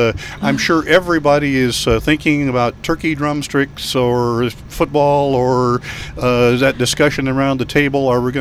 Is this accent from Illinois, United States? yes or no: yes; Illinois, United States; Hey, growing up in Illinois, Chicago politics is always something you can bring up.